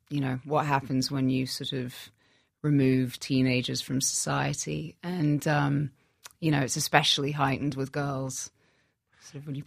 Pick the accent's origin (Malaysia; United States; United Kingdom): United Kingdom; England; growing up in England